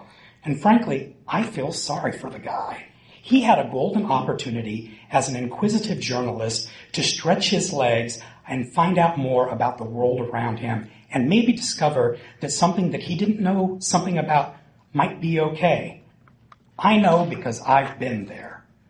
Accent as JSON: {"language": "English", "town": "Kansas City", "region": "Missouri", "country": "United States", "tie": "born or raised there", "said": "When you're growing up in Kansas City in the 1970s and 80s, children were taught then to love and honor God, country, beef, and Royals third baseman George Brett."}